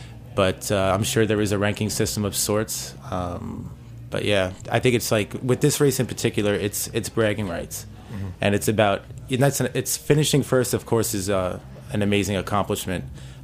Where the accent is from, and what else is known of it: New York City, New York, United States